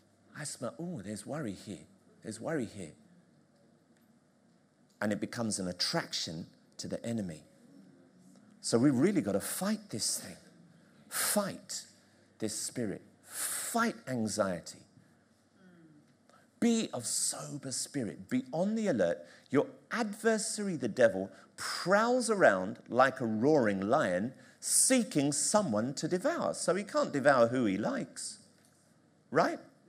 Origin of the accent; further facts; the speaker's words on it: Tottenham, London, United Kingdom; And I remember, you know, growing up in Tottenham, I grew up in Tottenham